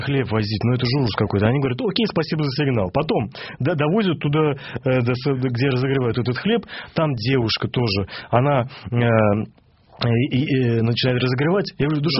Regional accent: Moscow, Russia; Я москвич

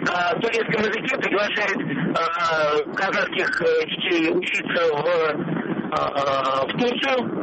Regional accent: Moscow, Russia; я из Москвы.

